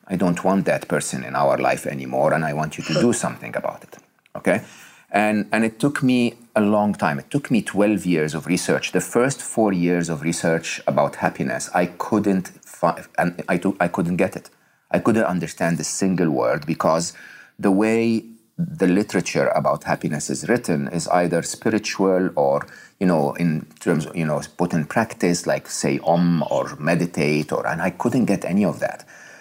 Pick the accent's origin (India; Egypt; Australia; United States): Egypt; from the time when I was young and growing up in Egypt and didn't have much.